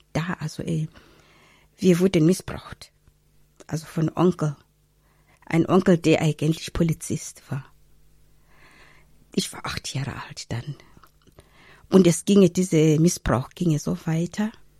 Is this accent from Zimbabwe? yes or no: yes; Bulawayo, Zimbabwe; born there; German is a second language; Ich bin in Rhodesien geboren. Also Hauptstadt Bulawayo ist die zweite Hauptstadt von Rhodesien damals und jetzt es heißt Zimbabwe.